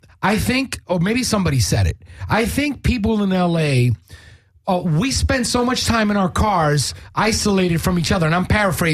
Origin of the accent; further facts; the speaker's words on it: New York, United States; How do you know I come from New York, bro?